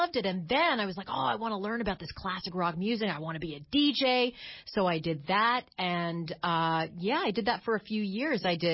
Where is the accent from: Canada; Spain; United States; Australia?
Canada; Toronto, Ontario; born there; That's a good question because I was born in Toronto, and Toronto is kind of Canada's version of New York City.